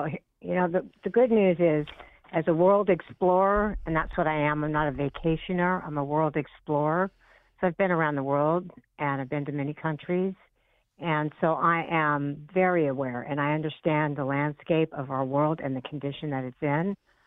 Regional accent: Scotland, United Kingdom; She's like me. I'm Scottish, so definitely.

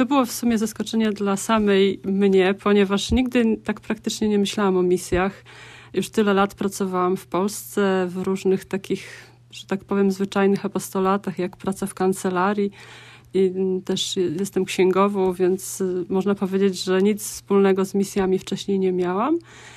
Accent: Przemyśl, Subcarpathian Voivodeship, Poland; now in Haiti; Jestem z Polski, z prowincji Matki Bożej Częstochowskiej, z Przemyśla.

